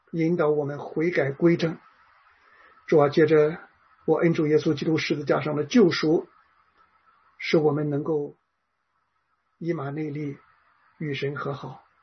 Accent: China; 我们中国人的祖先也是背离你，拜偶像，悖逆，甚至于现在我们从政府到百姓都在高呼无神论。

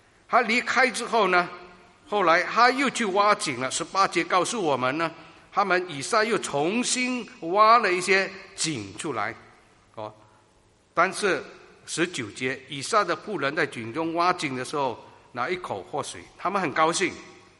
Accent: Singapore; 因为 新加坡，我是来自新加坡，很方便，交通很方便，不用靠汽车的

